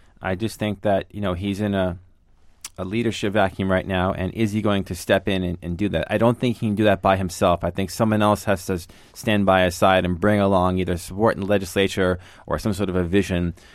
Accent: United States; I grew up near New York City

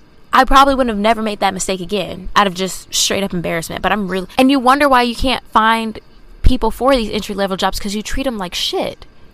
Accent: the South, United States; now in New York, United States; I'm from the South, and I have, like, dreamed of moving to New York

